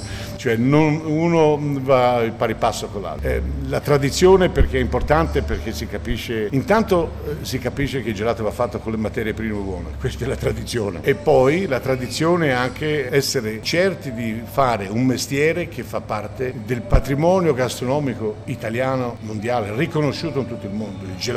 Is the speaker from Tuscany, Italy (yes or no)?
yes; Poggibonsi, Tuscany, Italy; io vengo, sono nato qui nei dintorni, abitavo da ragazzino, abitavo a Poggibonsi, quindi qui accanto.